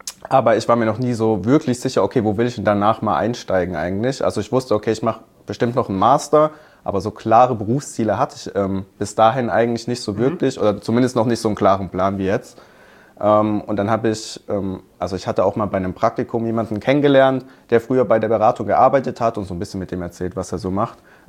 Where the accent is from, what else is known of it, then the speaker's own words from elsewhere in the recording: Hockenheim, Baden-Württemberg, Germany; Also ich komme aus Hockenheimring, kennt man ja vielleicht.